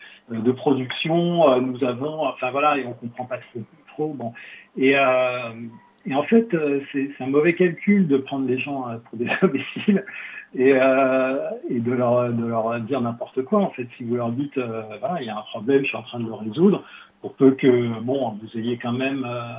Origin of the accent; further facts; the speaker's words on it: Brittany, France; Et je suis breton d'origine, mais là, je suis une fois à Paris.